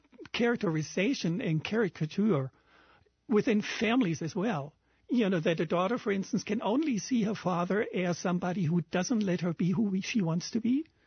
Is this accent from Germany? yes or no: yes; Germany; English is a second language; now in Hawaii, United States; I'm originally from Germany, so in Hawaii, this whole campaigning for me is still something that is fairly foreign, although I'm a U.S. citizen